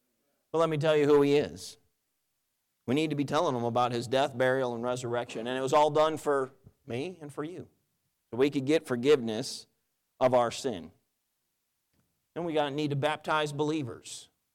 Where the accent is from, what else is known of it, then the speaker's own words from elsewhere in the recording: New York, United States; growing up in New York, there's a lot of Roman Catholicism.